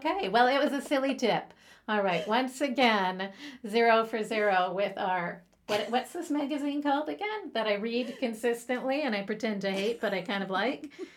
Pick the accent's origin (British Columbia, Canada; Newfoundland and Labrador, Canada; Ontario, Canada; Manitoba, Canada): British Columbia, Canada; when I was a kid and growing up in Canada, we didn't get the magazines that you guys got in the States.